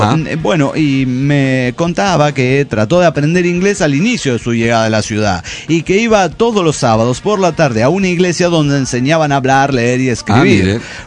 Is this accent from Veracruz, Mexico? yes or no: yes; Veracruz, Mexico; de Veracruz, México.